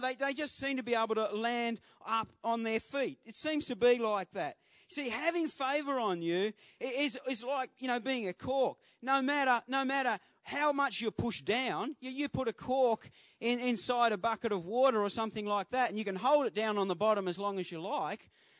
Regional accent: Devonport, Tasmania, Australia; I grew up in East Devonport. And East Devonport was like the bad side of Devonport.

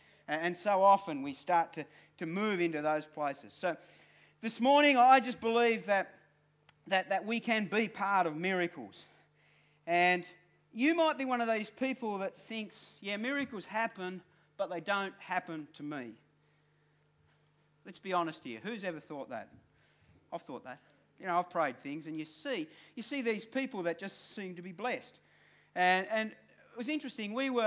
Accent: Devonport, Tasmania, Australia; I came from East Devonport. That's where I lived. I came from East Devonport. The funky rich people lived in West Devonport. I lived in East Devonport.

